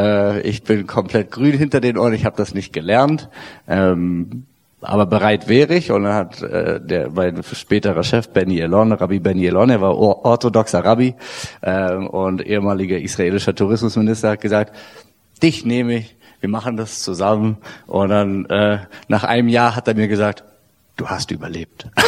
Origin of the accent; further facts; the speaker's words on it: Berlin, Germany; also born or lived in Budapest; ich bin 33 Jahre alt, jung, wie auch immer, Vater von 4 Kindern, wohne mit meiner Familie in Berlin oder bei Berlin. Bin auch Berliner, habe zum Theologiestudium 5 Jahre in Budapest gelebt